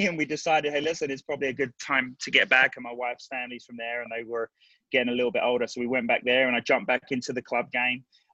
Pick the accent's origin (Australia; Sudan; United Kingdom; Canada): United Kingdom; London; now in United States; I grew up in London